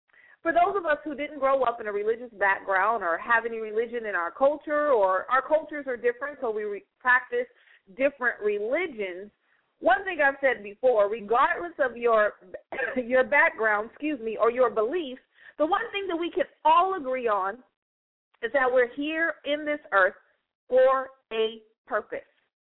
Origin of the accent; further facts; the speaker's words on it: United States; I'm an American. I can only speak for America.